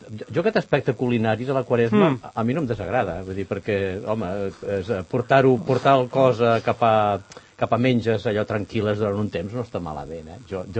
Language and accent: Catalan; Pons, Catalonia, Spain; el meu poble, a Pons, a Lleida, fan una cosa que és molt bona